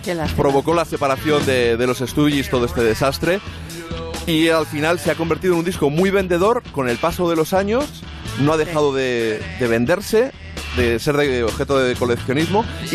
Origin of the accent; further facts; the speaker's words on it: Castilla-La Mancha, Spain; Yo no soy de la Guardia, sino manchega